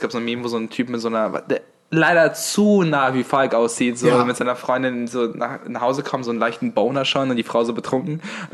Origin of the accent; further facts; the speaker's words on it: Berlin, Germany; ich bin in Pankow groß geworden, da gibt es das Rathauscenter